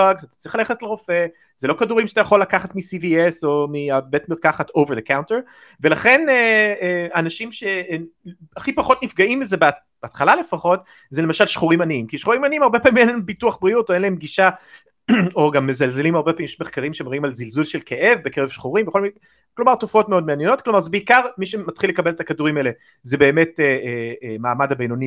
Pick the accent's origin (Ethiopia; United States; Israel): United States; ההורים שלי אמריקאים, אני אמריקאי וכולי